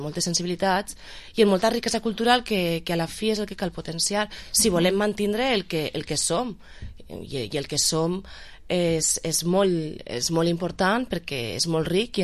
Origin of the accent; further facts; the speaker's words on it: Valencian Community, Spain; Els nostres drets com a valencians en una qüestió com és la llengua no estan plenament assolits.